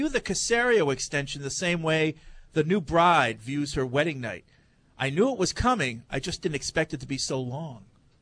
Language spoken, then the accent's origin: English; Baltimore, Maryland, United States; I'm from Baltimore, and I was able to see every game along with the Patriots games.